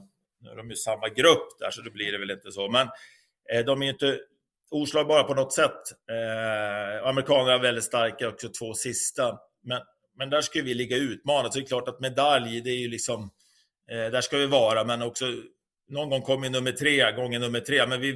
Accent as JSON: {"language": "Swedish", "country": "Sweden", "said": "Och som svensk, vi behöver ha så mycket bra beteenden, alltså isbeteenden."}